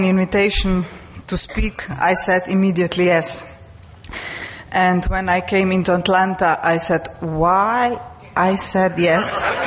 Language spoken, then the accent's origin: English; Slovenia; I'm from Slovenia.